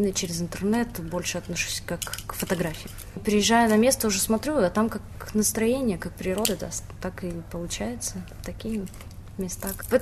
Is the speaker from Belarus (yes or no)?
no; Far East, Russia; now in China; Ну, меня давно интересовала культура Китая, еще со школы, так как я с Дальнего Востока, Китай очень близок к нам, поэтому с детства интересуюсь историей, культурой.